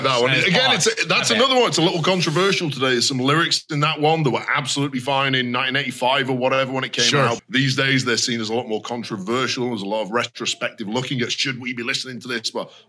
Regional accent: England, United Kingdom; Which Vic tried to get me to wear as an Englishman.

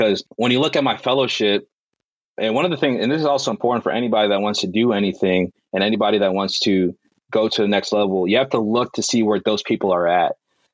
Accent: Texas, United States; No, I want to be in Texas because I'm a Texan.

